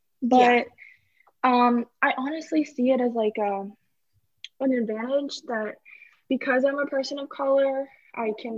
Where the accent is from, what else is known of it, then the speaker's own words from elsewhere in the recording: California, United States; also born or lived in Texas; It's just, like I said, I'm from California, and so I knew people of other Asian backgrounds, like Filipino, Japanese, Vietnamese, stuff like that. And growing up in Texas, predominantly white